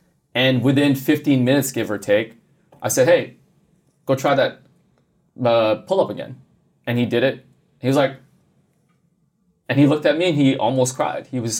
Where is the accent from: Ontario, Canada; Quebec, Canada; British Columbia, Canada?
Quebec, Canada; Montreal